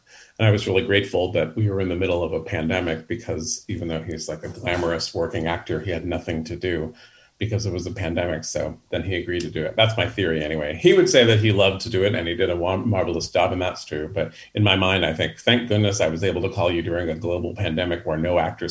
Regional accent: San Francisco, California, United States; Yeah, I'm from San Francisco.

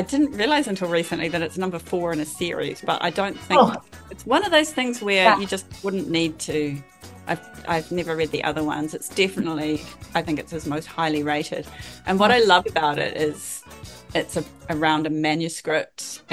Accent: New Zealand; Well, you know, I'm from New Zealand, so I'm basically from Middle Earth.

